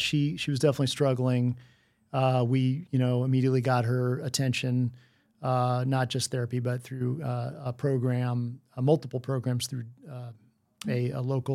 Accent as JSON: {"language": "English", "region": "Texas", "country": "United States", "tie": "born or raised there", "lives_now": "Austin, United States", "said": "I'm Jewish. I grew up in East Texas, which was very difficult, for someone who, was told that they were going to go to hell constantly"}